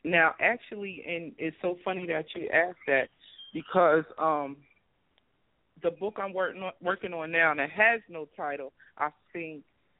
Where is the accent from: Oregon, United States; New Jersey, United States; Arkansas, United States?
New Jersey, United States; Camden; Well, we no longer live there, but, you know, we're from Camden, New Jersey, and it was rough.